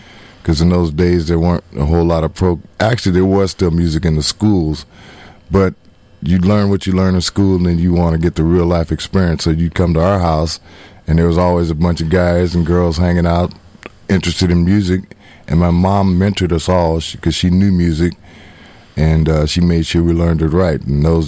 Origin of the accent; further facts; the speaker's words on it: Omaha, Nebraska, United States; Well, originally from Omaha, Nebraska